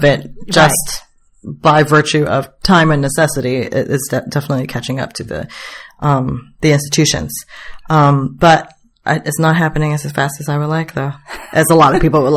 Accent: Singapore; But I come from Singapore. I came from an ethnic majority. I am solidly middle to upper middle class where I come from.

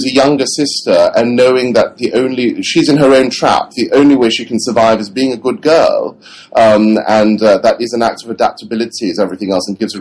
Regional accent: England, United Kingdom; when I was growing up in England

